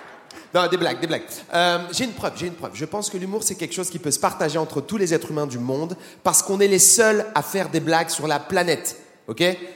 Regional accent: France; je suis français

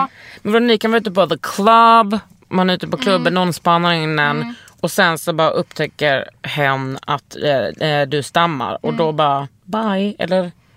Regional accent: Lund, Skåne, Sweden; mina föräldrar var västgötar, är västgötar. Jag är uppvuxen i Lund.

